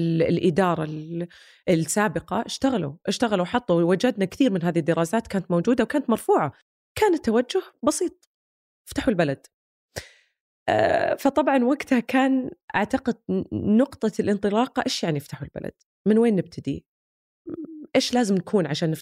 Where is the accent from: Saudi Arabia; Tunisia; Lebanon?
Saudi Arabia; كلنا كسعوديين